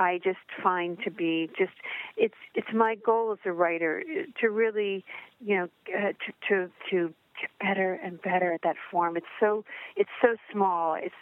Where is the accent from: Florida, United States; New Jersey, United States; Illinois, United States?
Florida, United States; Miami; You know, I grew up in Miami, and so for me, coming to the book festival is just the best.